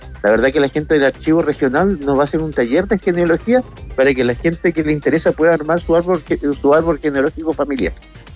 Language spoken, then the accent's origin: Spanish; Magallanes, Chile; now in Vicuña, Chile; yo siendo de origen magallánico, podrían decir que estos climas son bien beneficiosos para uno